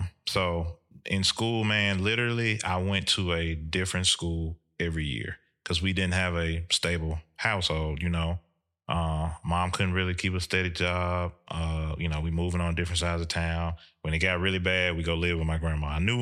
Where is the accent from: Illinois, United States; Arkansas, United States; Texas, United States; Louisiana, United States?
Texas, United States; San Antonio; You know, I was born in San Antonio, Texas. I lived there about 15 years. My dad is from Nigeria.